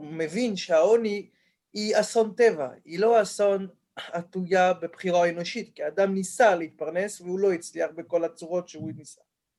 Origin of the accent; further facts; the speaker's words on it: France; Hebrew is a second language; אבל אני צרפתי, ככה מדברים בצרפתית.